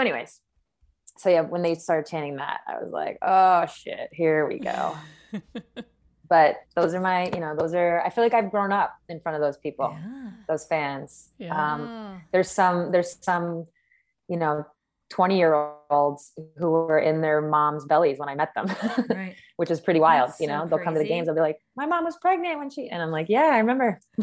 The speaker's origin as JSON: {"language": "English", "region": "East Coast", "country": "United States", "said": "I'm from the East Coast originally."}